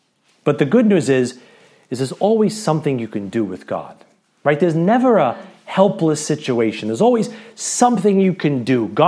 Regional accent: Brooklyn, New York, United States; accent: Brooklyn; I can't say it as well because my Brooklyn accent isn't as thick

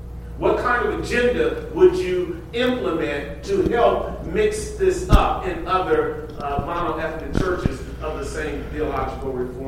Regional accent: San Francisco, California, United States; and I came from San Francisco area. I'm a pastor in San Francisco, 11 years in a startup work.

